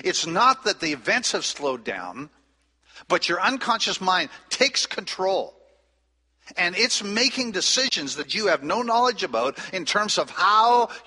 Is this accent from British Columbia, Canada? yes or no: no; New Brunswick, Canada; I grew up in New Brunswick, which is about, when I grew up, about 50% French. And so half my classmates spoke French